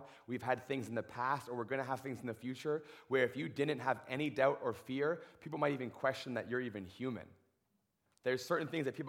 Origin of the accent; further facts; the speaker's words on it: Ontario, Canada; when I was first coming to BC, I'm from Ontario, and so we drove across Canada.